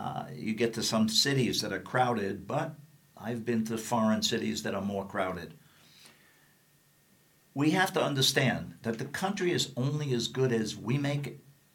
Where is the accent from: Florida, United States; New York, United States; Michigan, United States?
New York, United States; New York City; And again, I grew up in New York City. I was born there.